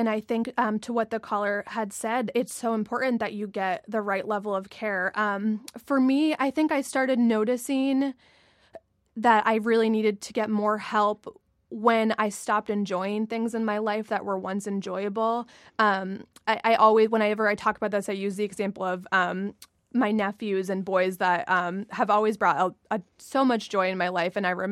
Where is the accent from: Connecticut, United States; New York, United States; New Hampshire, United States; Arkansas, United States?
New Hampshire, United States; I'm from New Hampshire.